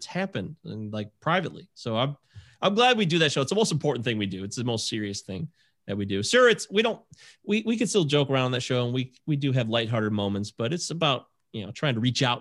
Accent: Canada; Too I'm Canadian. So sorry.

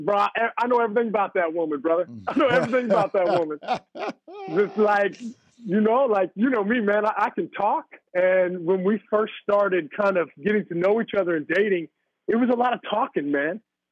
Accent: Parkersburg, West Virginia, United States; I'm from Parkersburg, West Virginia, bro. Like, I never gone to all these cities before.

